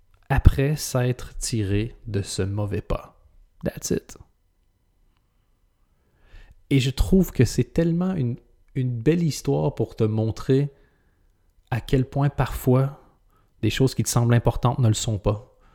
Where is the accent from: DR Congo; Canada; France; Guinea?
Canada; moved away; c'est quelque chose qui me fascine depuis que j'ai quitté le Canada, donc il y a au moins une quinzaine d'années.